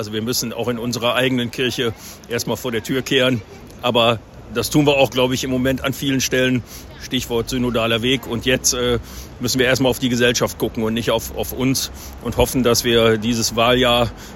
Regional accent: Lower Saxony, Germany; Ich komme aus Nordwestdeutschland zwischen Osnabrück und Bremen.

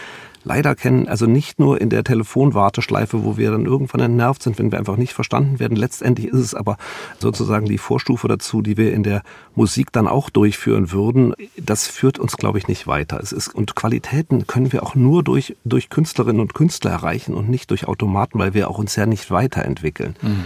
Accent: North Rhine-Westphalia, Germany; ich bin ja Rheinländer

